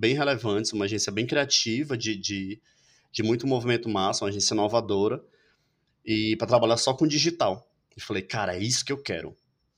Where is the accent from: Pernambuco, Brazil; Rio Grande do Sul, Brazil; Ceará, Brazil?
Ceará, Brazil; Maracanaú; Então, eu sou de Maracanaú, só para localizar você. Tem Fortaleza, que é a capital, sei lá, uns 15 quilômetros tem Maracanaú